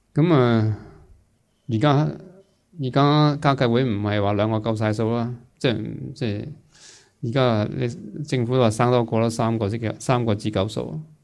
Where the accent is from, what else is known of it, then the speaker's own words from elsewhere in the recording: Hong Kong; 我哋香港人口嗰个最大 lot 嗰批人咧，就系战后啊